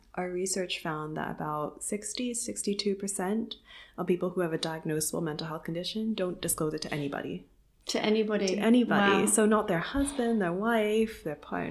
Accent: Hong Kong; I'm half Chinese, half European, but coming, you know, seeing the Chinese side of my family and also growing up in Hong Kong

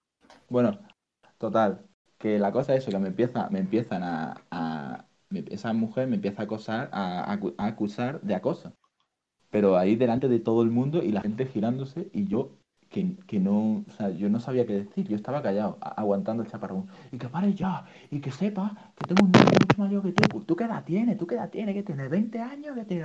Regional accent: Málaga, Andalusia, Spain; Yo soy de Málaga, ya es todo real. Soy de Málaga

